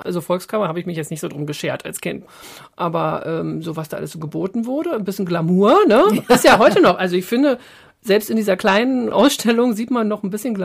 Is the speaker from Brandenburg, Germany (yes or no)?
yes; Wittstock, Brandenburg, Germany; ich bin in Wittstock aufgewachsen, das ist so in Nordbrandenburg, also Wald und Wasser drumherum.